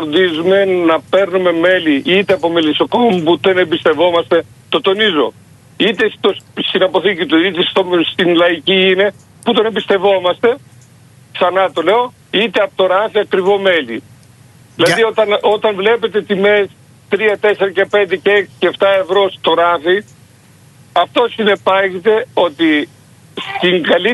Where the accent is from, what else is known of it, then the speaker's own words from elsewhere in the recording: Eleftherochori, Thessaly, Greece; Ναι, το χωριό μου είναι του νομού Μαγνησίας. Είναι στη μέση περίπου από Βελεστίνο Φάρσα Λαλμυρό.